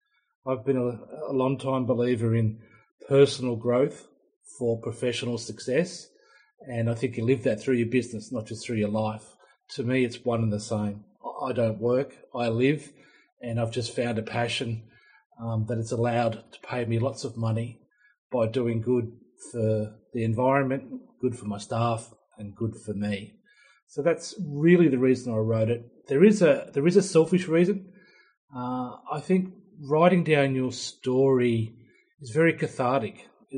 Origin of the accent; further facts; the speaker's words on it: Sydney, New South Wales, Australia; when I was a teenager, I grew up in Sydney's beaches. I used to go down to Maroubra Beach, which is a surfing beach close to where I used to live.